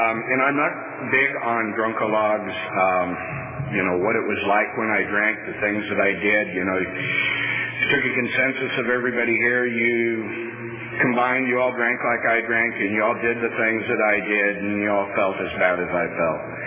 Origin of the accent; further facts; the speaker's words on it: Fresno, California, United States; I'm from Fresno.